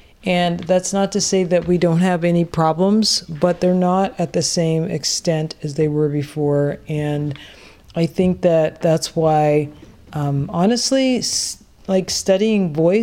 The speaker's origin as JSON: {"language": "English", "country": "Canada", "said": "I came from Canada, so to me, that was a lot of black people."}